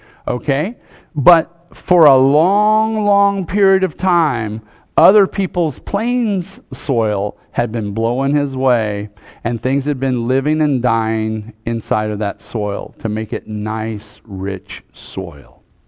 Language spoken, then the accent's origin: English; Montana, United States; I grew up in Montana, lots of agriculture there.